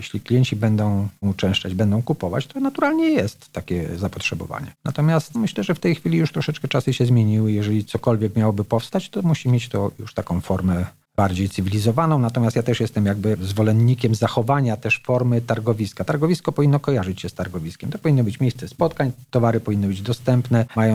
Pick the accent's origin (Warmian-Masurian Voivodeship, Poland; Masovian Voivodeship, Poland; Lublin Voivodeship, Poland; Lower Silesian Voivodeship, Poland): Lower Silesian Voivodeship, Poland; Wrocław; urodziłem się we Wrocławiu, 45 lat, mieszkałem we Wrocławiu